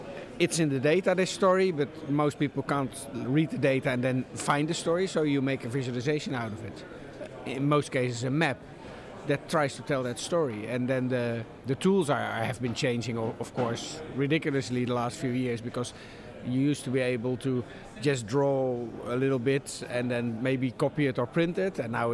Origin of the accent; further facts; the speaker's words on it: Netherlands; English is a second language; I'm actually from the Netherlands, from the University of Twente, which is a small technical university.